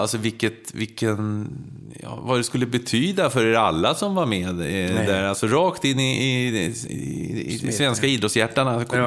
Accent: Gothenburg, Västra Götaland County, Sweden; Men som äkta göteborgare får vinna UEFA-kuppen med Blåvitt

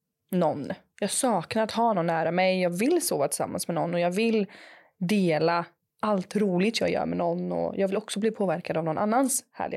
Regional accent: Jönköping, Jönköping County, Sweden; Nej, jag är från Jönköping.

